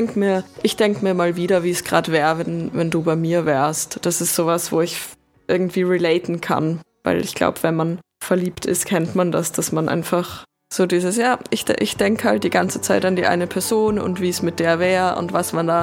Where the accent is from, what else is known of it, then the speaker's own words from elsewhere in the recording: Austria; Ich bin ja aus Österreich